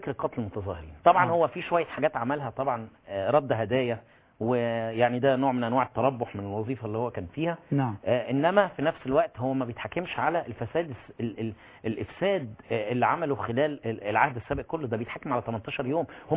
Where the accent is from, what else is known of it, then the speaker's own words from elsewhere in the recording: Egypt; انا كمحامي مصري